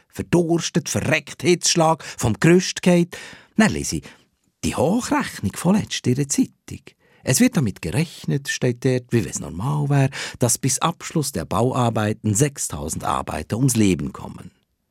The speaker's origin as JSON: {"language": "German", "region": "Valais", "country": "Switzerland", "said": "Ich bin ein Walliser Berggeiss."}